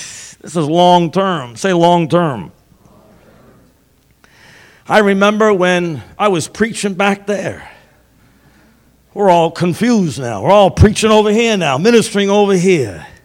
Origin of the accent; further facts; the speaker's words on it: Massachusetts, United States; So in 1977, I'm from Massachusetts, and I had enrolled at Eastern Nazarene College in South Boston, in a city called Quincy, Mass.